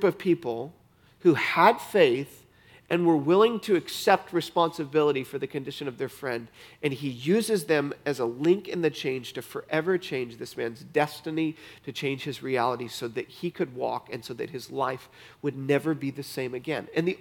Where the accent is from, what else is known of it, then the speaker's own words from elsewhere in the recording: Michigan, United States; moved away as an adult; This is where my family grew up. I got out of Dodge as quick as I could, and when I was 18 years old, I moved from Michigan down to the south where there was sunshine.